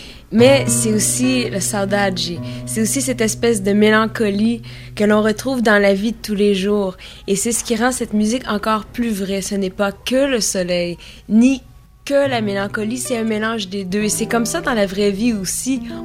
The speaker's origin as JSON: {"language": "French", "region": "Quebec", "country": "Canada", "said": "nous ne sommes pas brésiliens, nous sommes québécois, le portugais n'est pas notre langue première"}